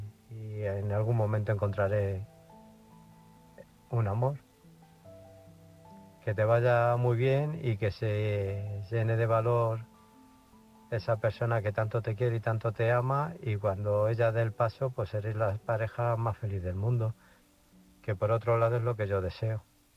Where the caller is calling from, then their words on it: Illescas, Castilla-La Mancha, Spain; de Illescas.